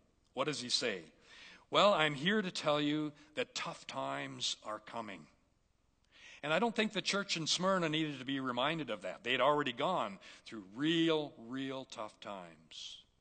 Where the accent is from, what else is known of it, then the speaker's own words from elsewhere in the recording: Canada; that's what's great about being a Canadian. We can go to church with freedom and liberty